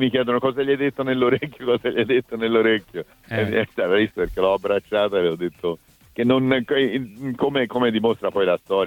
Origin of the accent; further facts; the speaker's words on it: Florence, Tuscany, Italy; e poi da buon fiorentino